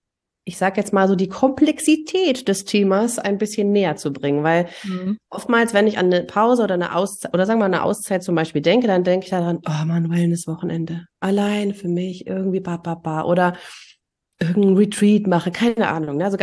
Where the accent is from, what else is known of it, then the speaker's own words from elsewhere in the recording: East Germany, Germany; ich bin ja auch in der DDR groß geworden